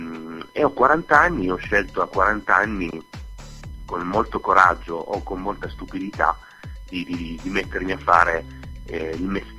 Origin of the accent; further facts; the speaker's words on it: Turin, Piedmont, Italy; born there; vivo a Torino, anche se sono originario dell'Abruzzo, della provincia di Pescara, ci tengo a dirlo, insomma, sono nato qua, ma i miei genitori sono di lì